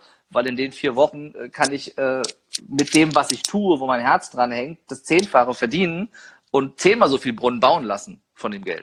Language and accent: German; Niedernhausen, Hesse, Germany; Da bin ich übrigens aufgewachsen in Niedernhausen.